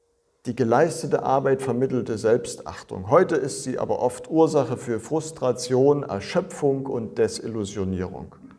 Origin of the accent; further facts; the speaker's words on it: Zittau, Saxony, Germany; Wir waren kürzlich in meiner Heimat in Zittau